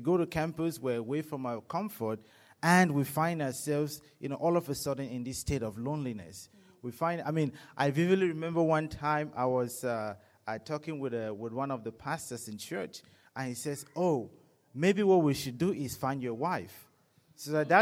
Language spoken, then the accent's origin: English; Cameroon; moved away as an adult; now in United States; I come from Cameroon. I come from Cameroon, and as a student, I traveled long ways to come to America. I'm thousands of miles away from home.